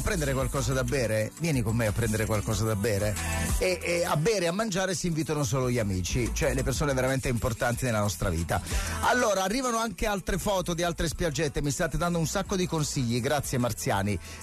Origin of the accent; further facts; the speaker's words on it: Naples, Campania, Italy; non mi vergogno di dire da napoletano